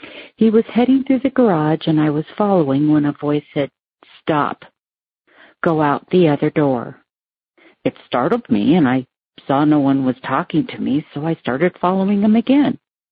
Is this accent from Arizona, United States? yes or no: yes; Prescott, Arizona, United States; I'm from Prescott, Arizona.